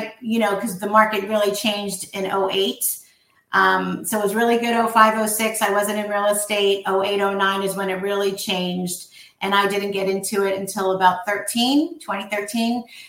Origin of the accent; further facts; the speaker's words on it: Miami, Florida, United States; also born or lived in New York; I actually was born in New York, but lived there till I was 5. I grew up in Miami.